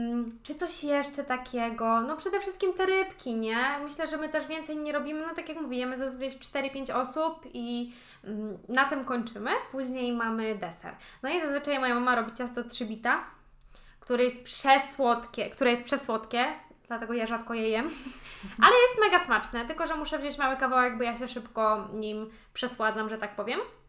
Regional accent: Kuyavian-Pomeranian Voivodeship, Poland; Ja jestem z Kujaw za to, więc to jest takie...

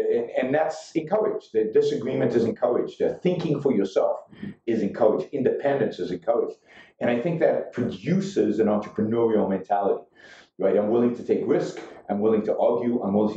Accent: Israel; Israel, when I was growing up in Israel, Israel was a socialist country.

